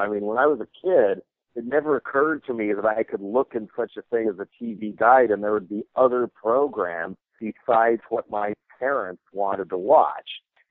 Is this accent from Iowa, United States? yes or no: no; Boulder, Colorado, United States; it was local stuff when I was growing up in Boulder, Colorado, in the high school and a summer repertory theater troupe